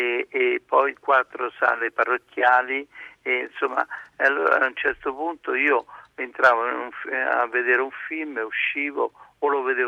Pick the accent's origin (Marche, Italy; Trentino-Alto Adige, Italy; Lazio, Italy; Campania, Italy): Marche, Italy; Macerata; Io sono nato nelle Marche, a Macerata, e io andavo sempre al cinema al pomeriggio.